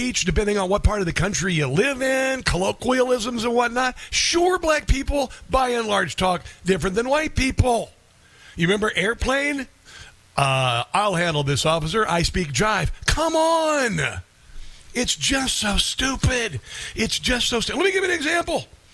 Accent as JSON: {"language": "English", "region": "Midwest", "country": "United States", "said": "I'm from the Midwest, so I have no accent."}